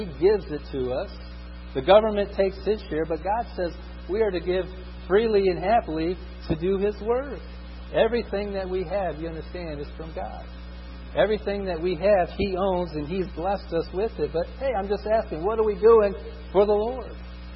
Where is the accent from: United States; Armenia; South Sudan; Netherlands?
United States; Indiana; Now, I grew up in Indiana.